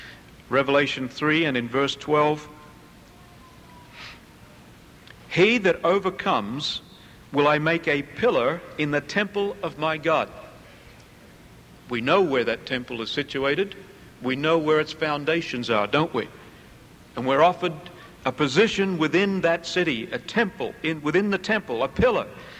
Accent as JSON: {"language": "English", "country": "Australia", "said": "I guess I experience it a little bit now when people discover I'm from Australia. Wow, you're from Australia. Come and teach us."}